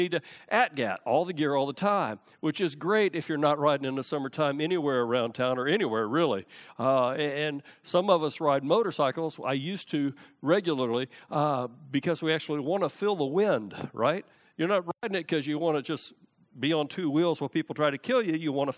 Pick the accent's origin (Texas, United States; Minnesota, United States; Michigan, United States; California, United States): Texas, United States; Houston; growing up in Houston, I remember I would lock my car doors in the garage with the garage door down and locked.